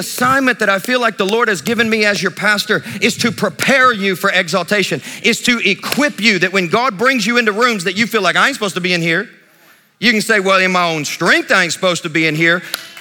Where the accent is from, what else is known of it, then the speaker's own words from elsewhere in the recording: Sacramento, Kentucky, United States; I am from Sacramento, Kentucky, all right? That's where I grew up. There ain't nothing there but corn and tobacco, and that's it.